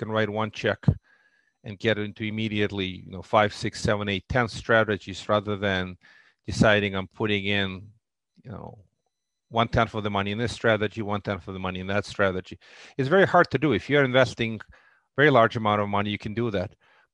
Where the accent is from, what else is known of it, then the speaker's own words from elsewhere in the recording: Russia; now in Brooklyn, United States; I come from Russia with love, like James Bond. Actually, I came to the States in 89 as a political refugee from the Soviet Union. That's kind of my origins.